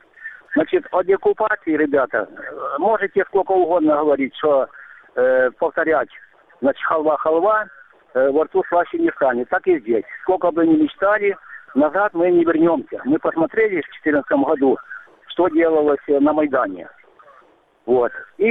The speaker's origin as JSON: {"language": "Russian", "country": "Ukraine", "said": "Я сирий украинец."}